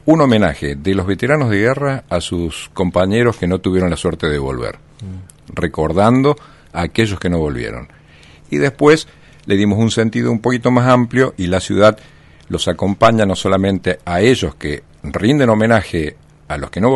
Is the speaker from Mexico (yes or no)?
no; Argentina; Somos todos argentinos